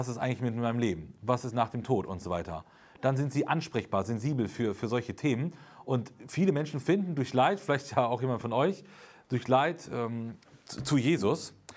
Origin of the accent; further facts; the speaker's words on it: Espelkamp, North Rhine-Westphalia, Germany; Genau, ich komme aus Espelkamp.